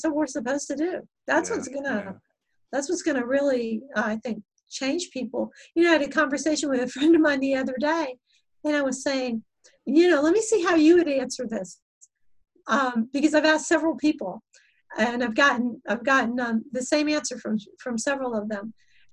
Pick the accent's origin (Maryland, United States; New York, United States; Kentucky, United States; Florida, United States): Florida, United States; Miami; I used to live in Miami, and of course Miami is very cosmopolitan. I grew up in Miami, and you know, it's got a lot of Cubans.